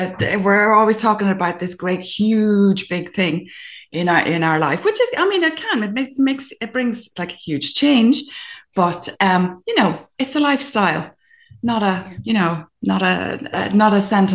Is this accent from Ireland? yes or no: yes; County Donegal, Ireland; now in France; I'm from Donegal, and I live in France at the moment. And I'm like menopausal mom of three